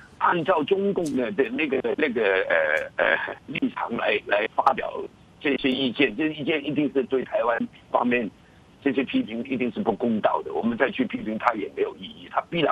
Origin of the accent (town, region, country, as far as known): Hong Kong